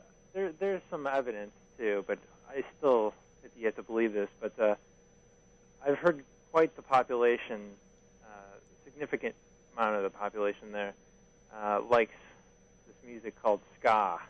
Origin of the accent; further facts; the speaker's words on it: Indiana, United States; I'm from Indiana. Come on.